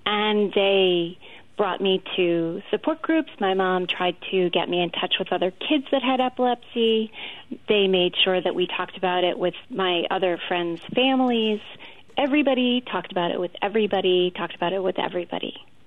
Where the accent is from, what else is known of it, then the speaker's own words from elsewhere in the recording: Boston, Massachusetts, United States; I grew up in Boston, Irish Catholic, fairly traditional family, and, every Ben Affleck, Matt Damon Boston movie that you could think of, that was my family.